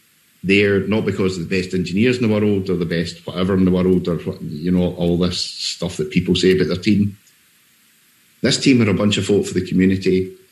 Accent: Scotland, United Kingdom; but it's a good thing about being Scottish in one way. You're downtrodden by many other people, especially our neighbours.

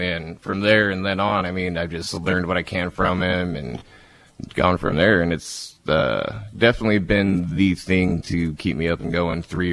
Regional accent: Washington, United States; I'm from King County, and, like, I'd heard about

